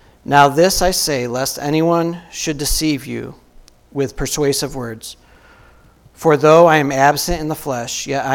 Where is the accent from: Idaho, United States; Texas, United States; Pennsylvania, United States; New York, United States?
New York, United States; West Clarksville; now in Elmira, United States; This little town I grew up in is West Clarksville, south of Cuba. If you've ever been traveling along 86, that's where I'm from originally.